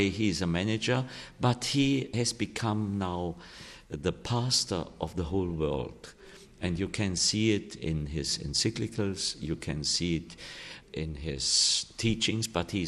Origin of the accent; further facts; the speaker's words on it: Bavaria, Germany; I'm too from Bavaria. So I know our Baroque mentality